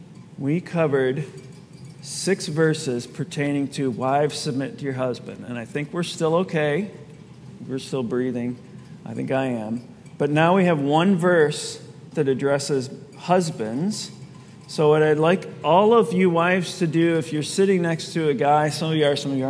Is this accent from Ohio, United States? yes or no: yes; Ohio, United States; we grew up in Ohio. We just went there to see our family.